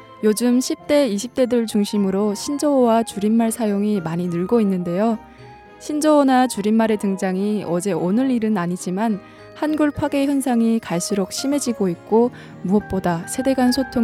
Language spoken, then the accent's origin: Korean; Musan, North Hamgyong, North Korea; now in South Korea; 저는 똑소리 나는 무산 여자